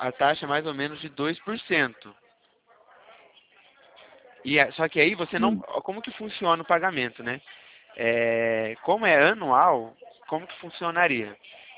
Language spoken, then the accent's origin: Portuguese; São Roque, São Paulo, Brazil; Então, eu sou de São Roque, interior de São Paulo.